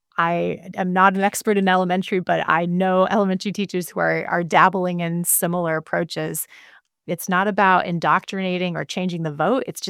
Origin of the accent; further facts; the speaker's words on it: Spokane, Washington, United States; I grew up in Spokane, and John Hagney at Lewis and Clark High School, and I was there, taught a course